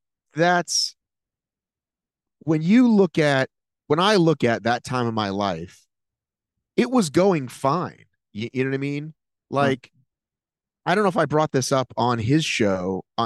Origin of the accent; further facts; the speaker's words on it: Boston, Massachusetts, United States; moved away as an adult; now in Los Angeles, United States; So I was born in Boston, and then my folks moved down here to suburbs. I lived a very suburban life in the late 80s, early 90s.